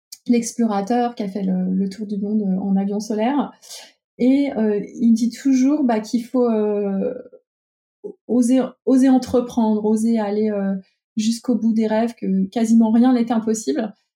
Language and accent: French; Auvergne-Rhône-Alpes, France; qui est à quelques kilomètres de là où j'habitais, dans mon petit village de 600 habitants dans l'Ain.